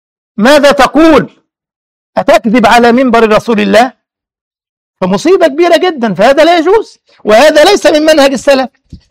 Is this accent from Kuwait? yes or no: no; Egypt; وكان عندنا في مصر حاجة اسمها حرب الاستنزاف وكذا وكذا